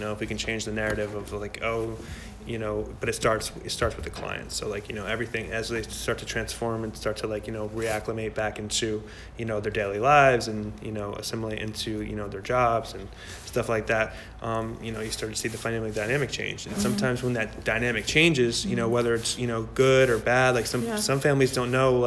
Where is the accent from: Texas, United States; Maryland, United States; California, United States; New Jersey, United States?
New Jersey, United States; Wayne; Yeah, I'm near Patterson. I mean, Wayne, you know, it's like, you know, very, it's pretty suburban